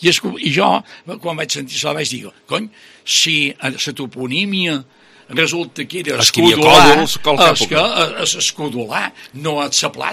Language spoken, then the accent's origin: Catalan; Balearic Islands, Spain; orgullo ser balear